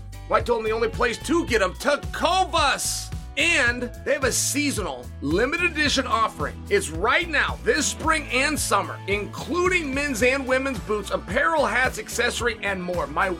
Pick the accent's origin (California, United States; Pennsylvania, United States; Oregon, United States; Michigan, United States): Oregon, United States; Portland; here in my hometown, it's 120 degrees, which represents the single all-time high that Portland's ever seen.